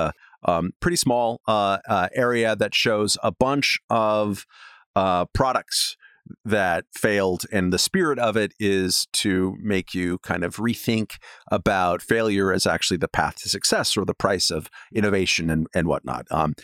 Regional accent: Long Beach, California, United States; It reminds me that my, one of my friends growing up in Long Beach, his mom was Japanese.

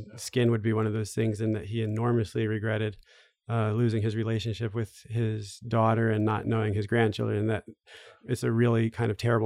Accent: New York, United States; that I spoke English, that I'm American, that I'm from New York.

